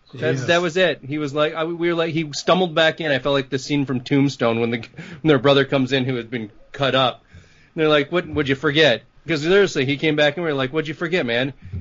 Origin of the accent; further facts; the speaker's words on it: Detroit, Michigan, United States; also born or lived in Chicago; I grew up in the Detroit area and then I lived in Chicago.